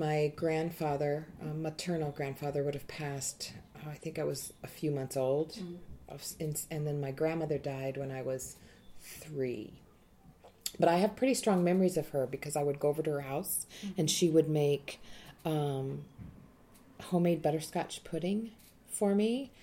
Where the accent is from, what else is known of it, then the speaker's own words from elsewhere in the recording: Steele, North Dakota, United States; also born or lived in Bismarck; First 12 years in Steele, North Dakota, and then moved to Bismarck.